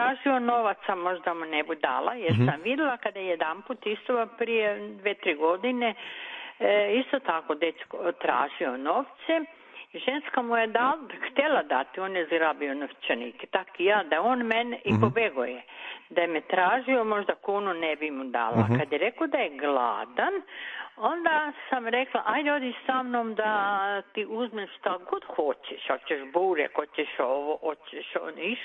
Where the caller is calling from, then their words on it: Zagreb, City of Zagreb, Croatia; ja sam tu i sa Pešćenici.